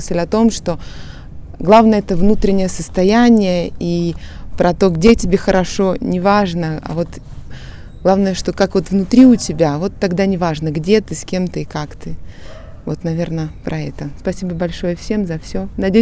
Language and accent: Russian; Stavropol, Stavropol Krai, Russia; я из Ставрополя.